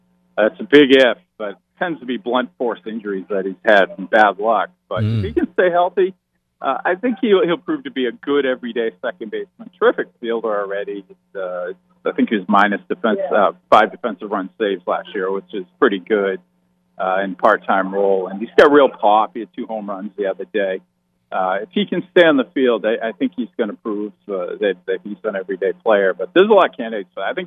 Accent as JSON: {"language": "English", "country": "Ireland", "said": "I got sunburn getting off the plane, being Irish and all, so pretty hopeless for me down here."}